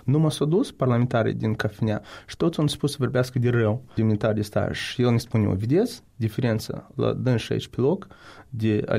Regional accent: Florida, United States; Eu sunt din Florida, din statul Florida, și atunci se putea de votat numai la Washington, la DC.

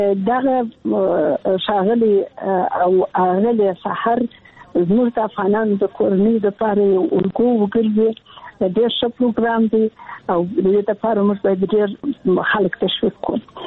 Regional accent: Kandahar, Afghanistan; also born or lived in Kabul; زه د کندهار یم، د کندهار د مونیا لالې شي چې مې زده کړې وکړې او کابل پوهنتون ته ولاړم.

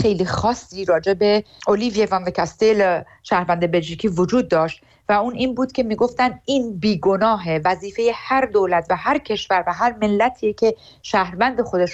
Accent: Iran; من به عنوان یک سیاستمدار و به عنوان یک ایرانی تبار که جمهوری اسلامی رو از داخل و خارج میشناسه

